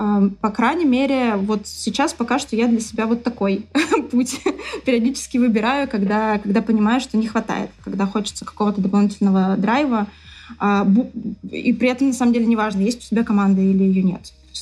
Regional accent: Saint Petersburg, Russia; Ну, в конкретный момент в Москве, но в целом, да, я петербурженка

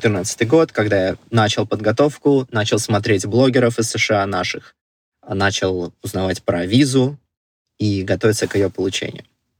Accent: Moscow, Russia; also born or lived in Uzbekistan / Azov; Я вообще по истории перебеженник, можно сказать. Вообще я из Москвы, но до этого я родился в маленьком городке Узбекской ССР. Семья у меня исключительно из армян. И мы переехали при развале Советского Союза на юг России под Ростов-на-Дону

